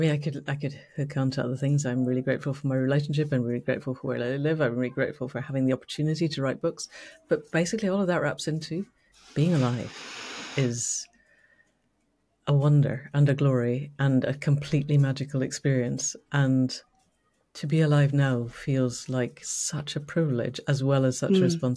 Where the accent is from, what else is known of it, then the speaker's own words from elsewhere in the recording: Scotland, United Kingdom; moved away; So what comes up first is I was born and brought up in Scotland and I still massively identify as Scottish, but now I live on the borderlands between England and Wales. So edge places. I live on the edge of a village.